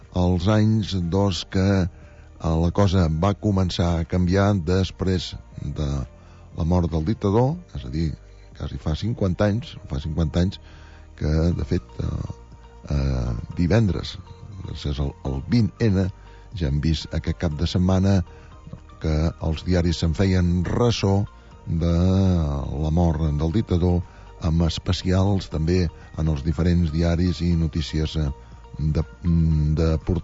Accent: Girona, Catalonia, Spain; hi ha a vegades notícies bones que som els gironins

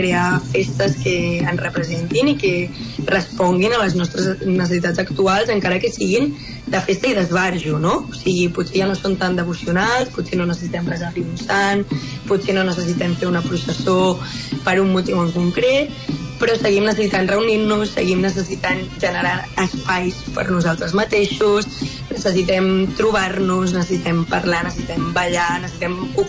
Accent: Palau-solità i Plegamans, Catalonia, Spain; En el cas de Palau, que és el meu poble

